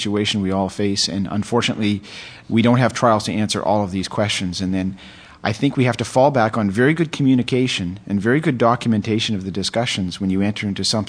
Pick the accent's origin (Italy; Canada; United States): Canada; As a Canadian, I'm particularly sensitive to that.